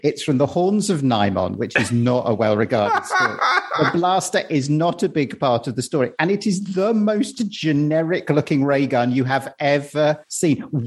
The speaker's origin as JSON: {"language": "English", "region": "England", "country": "United Kingdom", "tie": "born or raised there", "said": "Growing up outside of London, I'd been in those tube stations, so I knew exactly what that felt like."}